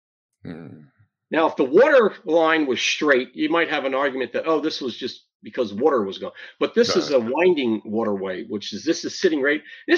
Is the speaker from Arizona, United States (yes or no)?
no; New Jersey, United States; I'm from New Jersey, but not Jersey City.